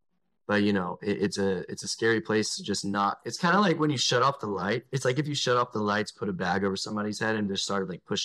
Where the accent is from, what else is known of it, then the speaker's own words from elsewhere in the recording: the South, United States; I grew up in the South, super conservative.